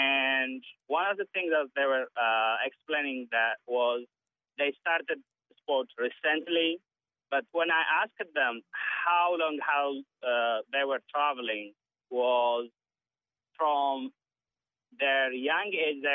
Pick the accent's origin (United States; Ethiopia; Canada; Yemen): Ethiopia; I'm from Ethiopia originally.